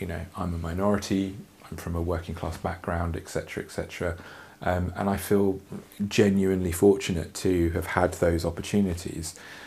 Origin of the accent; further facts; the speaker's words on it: East of England, United Kingdom; I grew up in Bedfordshire